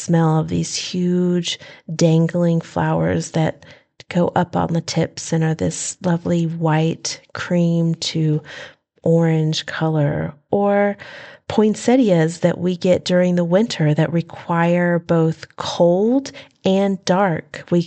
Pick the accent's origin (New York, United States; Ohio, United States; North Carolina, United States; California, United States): North Carolina, United States; I am from Western North Carolina in Appalachia, and I love the mountains